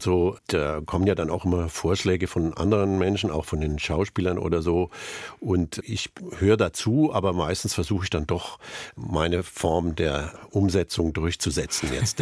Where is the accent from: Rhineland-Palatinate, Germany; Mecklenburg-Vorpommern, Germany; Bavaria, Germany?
Bavaria, Germany; Lindenberg im Allgäu; born there; Lindenberg im Allgäu, wo ich geboren bin, das liegt fast 800 Meter hoch. Der Winter war praktisch ein halbes Jahr lang